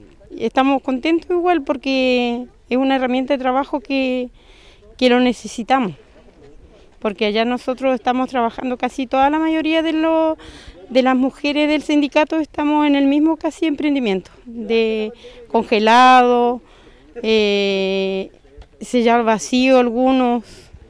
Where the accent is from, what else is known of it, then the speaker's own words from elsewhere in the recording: Chiloé, Los Lagos, Chile; De la Isla Xelín.